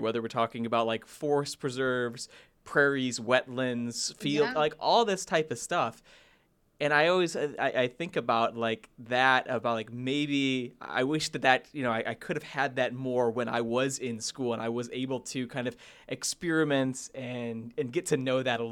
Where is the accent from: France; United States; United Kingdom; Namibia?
United States; Sandwich, Illinois; Like, I grew up in a rural town. Like, I grew up in Sandwich, Illinois.